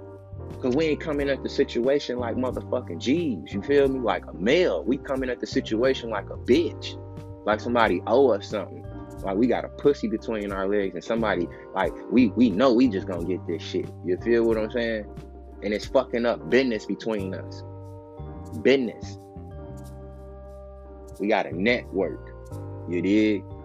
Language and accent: English; Chicago, Illinois, United States; now in Cincinnati, United States; because I say when I came down here from Chicago to Cincinnati, you know what I'm saying?